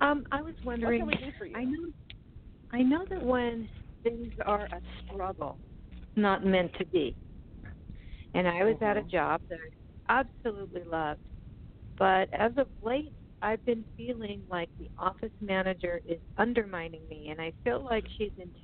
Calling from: California, United States; Teresa, I'm calling from California.

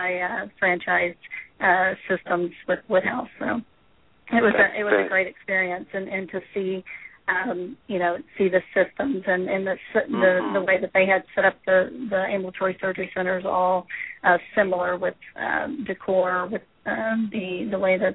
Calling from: Victoria, Texas, United States; I'm calling from Victoria, Texas.

